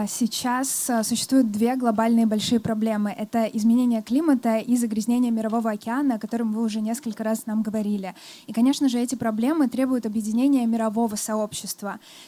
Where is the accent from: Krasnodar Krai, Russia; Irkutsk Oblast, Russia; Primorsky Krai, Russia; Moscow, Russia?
Primorsky Krai, Russia; Vladivostok; Я родилась и выросла во Владивостоке на берегу Японского моря